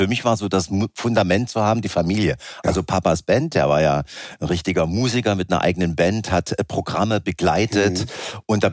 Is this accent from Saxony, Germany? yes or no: yes; Saxony, Germany; accent: Saxon; mit meinem sächsischen Dialekt